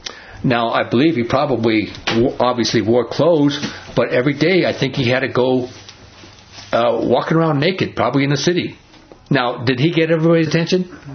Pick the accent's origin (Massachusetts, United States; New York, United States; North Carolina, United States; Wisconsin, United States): New York, United States; You know, I'm from New York, born in New York. I've been on those Twin Towers, man.